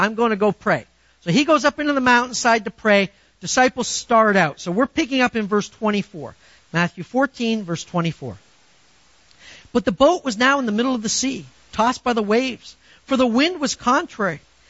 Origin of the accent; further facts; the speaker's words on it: Canada; Well, for me as a Canadian, pretty often, because there's ice, a lot of ice.